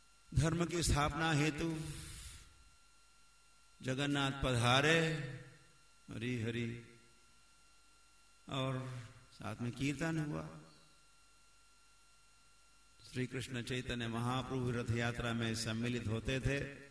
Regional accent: Maharashtra, India; born there; जिस गांव में मेरा जन्म हुआ महाराष्ट्र में

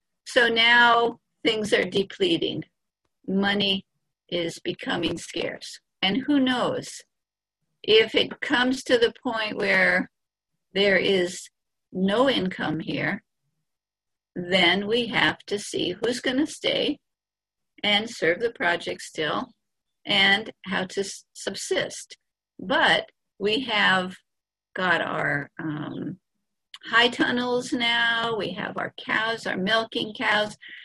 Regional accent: Hawaii, United States; now in New Vrindavan, United States; Fortunately, I wasn't here at that time because I am from Hawaii and I probably wouldn't have done too well here. I mean, we were poor in Hawaii, but we had a house.

